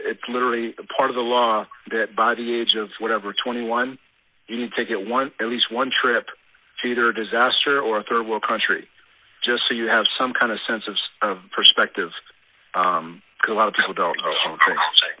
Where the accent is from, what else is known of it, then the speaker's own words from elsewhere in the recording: Ohio, United States; also born or lived in Dallas; now in Colorado, United States; So I'm originally from Ohio. I was actually born in Dallas, Texas.